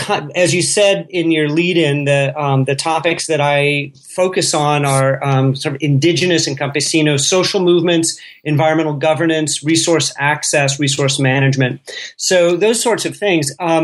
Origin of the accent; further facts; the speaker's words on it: Colorado, United States; I grew up in Colorado, and as a fellow Westerner